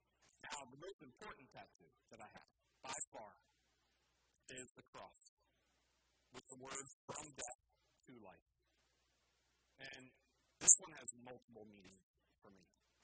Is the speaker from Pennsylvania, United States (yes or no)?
yes; Norristown, Pennsylvania, United States; Now, I wasn't born in Philadelphia. I was born in Norristown. My dad was born in Philadelphia.